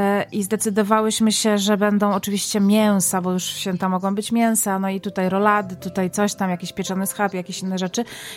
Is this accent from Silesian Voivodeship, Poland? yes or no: yes; Silesian Voivodeship, Poland; też na przykład nigdy jako Ślązaczka nie jadłam tej słynnej moczki w święta